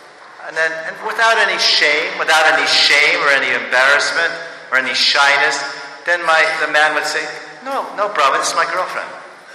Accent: India; English is a second language; I'm from India.

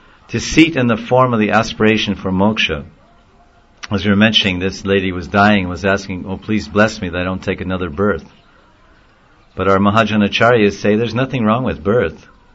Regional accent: Govardhan, Uttar Pradesh, India; born there; So wait a minute, I was born in Govardhan, I went all over the place.

